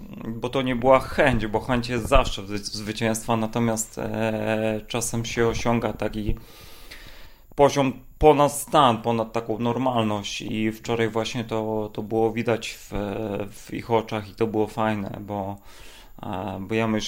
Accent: Olsztyn, Warmian-Masurian Voivodeship, Poland; Jak wiesz, doskonale ja jestem stąd

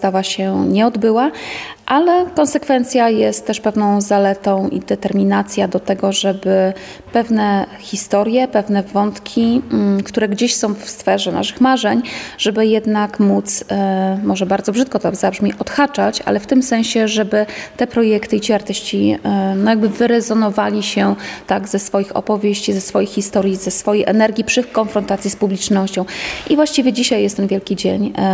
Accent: Ełk, Warmian-Masurian Voivodeship, Poland; urodziłam się w Ełku i skończyłam tam liceum.

